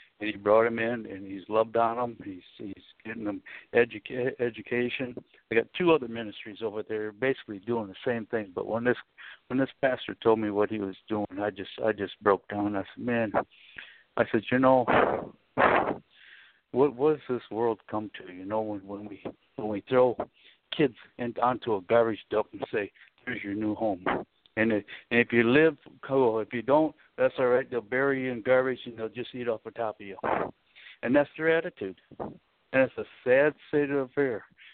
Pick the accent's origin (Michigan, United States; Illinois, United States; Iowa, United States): Michigan, United States; Pontiac; I was born and raised there in Pontiac.